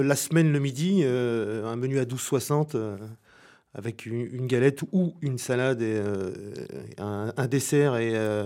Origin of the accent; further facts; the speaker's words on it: Grand Est, France; On est lorrain. Enfin, moi, lorrain, ma femme native de l'Aude, mais qui a grandi en Lorraine.